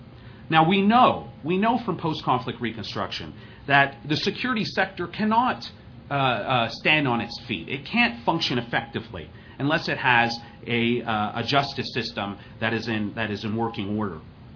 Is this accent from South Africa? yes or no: no; Canada; I am Canadian and based at a think tank and a university in Canada